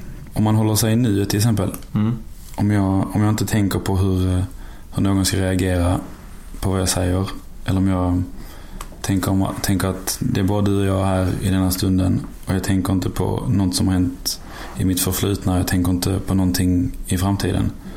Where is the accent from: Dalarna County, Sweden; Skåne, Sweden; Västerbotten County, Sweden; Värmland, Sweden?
Skåne, Sweden; now in Stockholm, Sweden; Jag skulle presentera mig som en skåning i Stockholm som inte blir förstådd ibland, för att de hör inte vad jag säger.